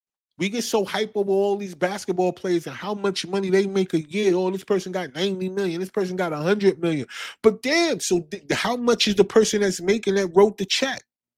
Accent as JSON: {"language": "English", "region": "New Jersey", "country": "United States", "said": "But we also see New Jersey, my home state of New Jersey, man."}